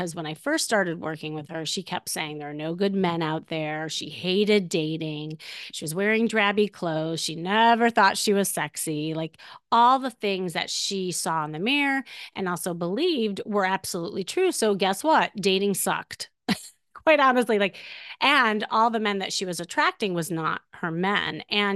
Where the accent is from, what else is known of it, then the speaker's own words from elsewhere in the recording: Chicago, Illinois, United States; And we're both from Chicago.